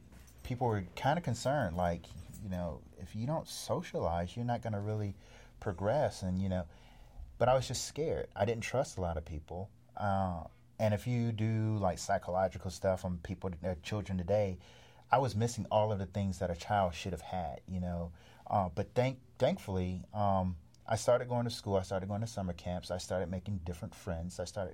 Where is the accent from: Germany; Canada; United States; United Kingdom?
Germany; Yeah, they used to call me … But yeah, and then I went to Germany. I grew up in Germany.